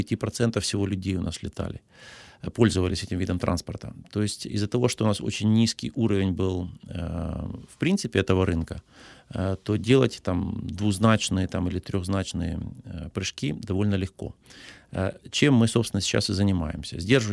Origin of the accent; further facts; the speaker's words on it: Mykolaiv, Mykolaiv Oblast, Ukraine; я из Николаева сам родом, мог улететь там в Питер в свое время.